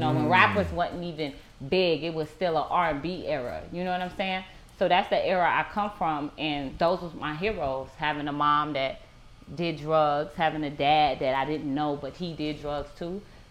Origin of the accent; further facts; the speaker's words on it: Dayton, Ohio, United States; I'm from Dayton, Ohio. If y'all know about Dayton, ask a drug dealer.